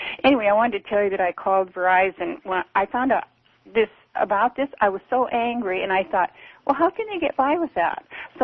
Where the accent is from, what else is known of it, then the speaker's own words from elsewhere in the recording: United States; born there; I'm an American-born citizen, I'm a grandma, I'm a Democrat